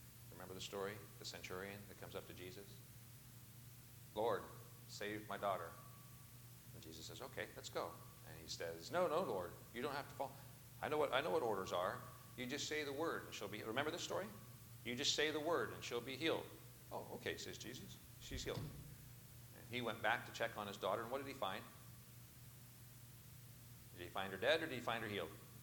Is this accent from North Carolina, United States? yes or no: no; Punxsutawney, Pennsylvania, United States; I was raised in Punxsutawney, is how you pronounce that, Punxsutawney.